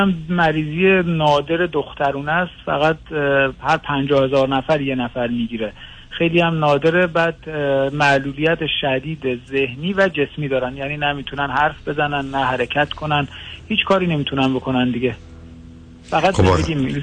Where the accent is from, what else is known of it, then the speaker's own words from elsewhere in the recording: Iran; خاطر اینکه ما ایرانی هستیم ویزا ندادن